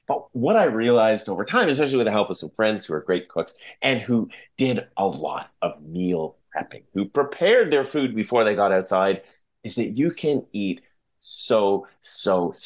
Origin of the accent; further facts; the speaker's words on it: British Columbia, Canada; I grew up in the Fraser Valley and my family, we had a tent trailer probably, I guess, when I was about 10.